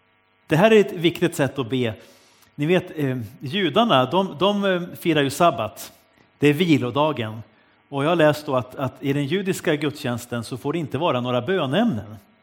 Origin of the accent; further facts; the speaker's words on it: Gävleborg County, Sweden; Jag växte upp i Hälsingland, där i den byn där jag föddes